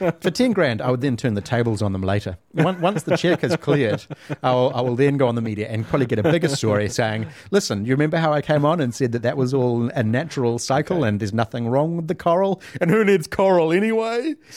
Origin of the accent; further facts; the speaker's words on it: New Zealand; Even as a New Zealander, it wouldn't even be on my radar.